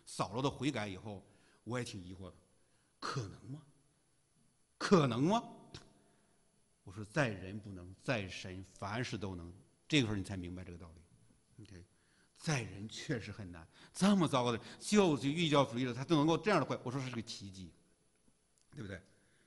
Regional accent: China; 哎，我是中国人啊，怎么这儿不好？

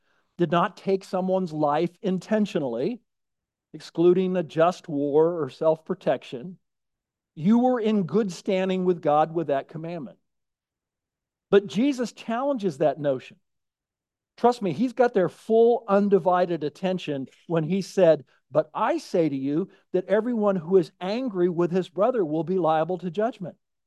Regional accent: Napa, California, United States; So I grew up in Napa

